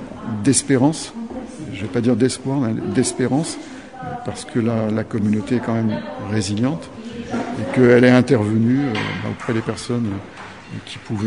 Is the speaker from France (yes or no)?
yes; France; Moi je suis français, je ne suis pas russe, je ne suis pas russophile